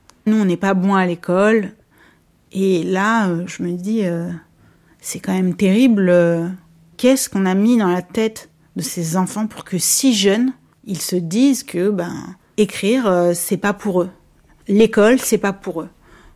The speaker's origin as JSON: {"language": "French", "town": "Paris", "region": "Île-de-France", "country": "France", "tie": "born or raised there", "said": "Moi, j'ai grandi à Ménilmontant, dans le 20e arrondissement à Paris. Je peux te parler des quartiers populaires parisiens, je peux te parler de Paris."}